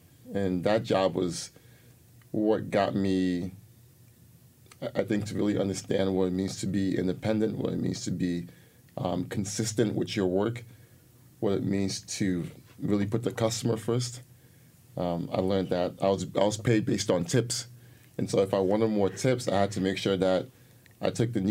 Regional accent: New York City, New York, United States; I grew up in the Bronx.

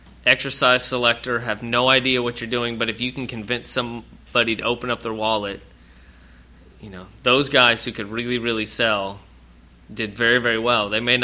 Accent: Dallas, Texas, United States; No, I'm from Dallas, and after college, after undergrad, I went to UT in Austin. We moved back, my wife and I moved back up to Dallas

